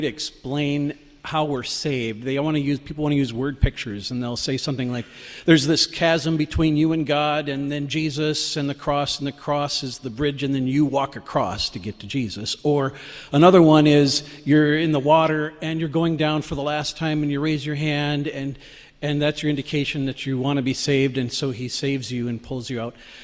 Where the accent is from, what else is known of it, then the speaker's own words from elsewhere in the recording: Underwood, Minnesota, United States; from Underwood, Minnesota.